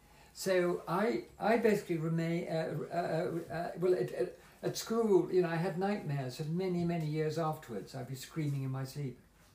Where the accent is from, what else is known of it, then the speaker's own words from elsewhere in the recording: Dublin, Leinster, Ireland; born there; also born or lived in Londonderry, Northern Ireland; I was born in Dublin, was then taken to our house in Londonderry in Northern Ireland, because it was from Londonderry that my father's ships were sailing across the Atlantic.